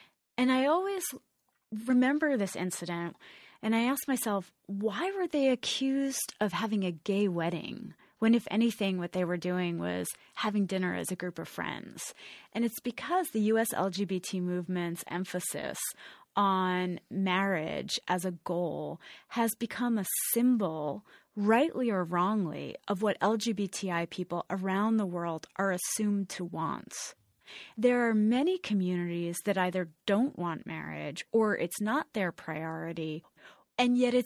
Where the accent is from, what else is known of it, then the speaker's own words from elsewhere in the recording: United States; as a queer activist and as an American, I feel this immense obligation to represent a more nuanced agenda